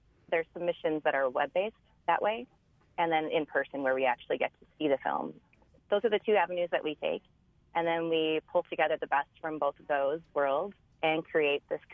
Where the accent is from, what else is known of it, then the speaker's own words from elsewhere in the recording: Midwest, United States; And maybe it helps that I grew up in the Midwest as well.